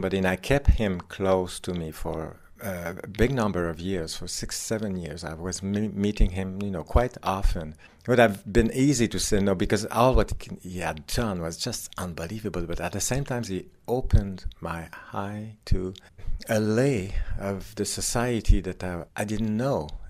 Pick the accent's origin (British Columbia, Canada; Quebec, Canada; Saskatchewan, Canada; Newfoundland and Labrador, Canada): Quebec, Canada; I'm not a young man anymore. I'm from Canada, from Quebec, which is a French province in Canada where people mostly speak French.